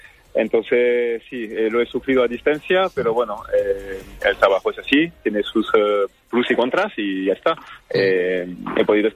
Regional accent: France; Spanish is a second language; muy contento tener aquí compatriotas en el equipo, poder disfrutar al día con ellos, hablar un poco más francés

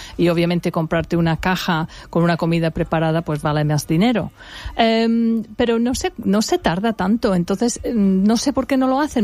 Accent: West Midlands, United Kingdom; Spanish is a second language; pero en mi pueblo, y mi pueblo es grande, se llama Stowley Hall, está al sur de Birmingham, y yo no conozco ninguna pescadería.

